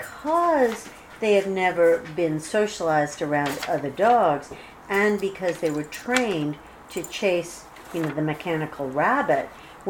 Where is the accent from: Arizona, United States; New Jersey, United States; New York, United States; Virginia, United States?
Arizona, United States; Tucson; Because we're from Tucson.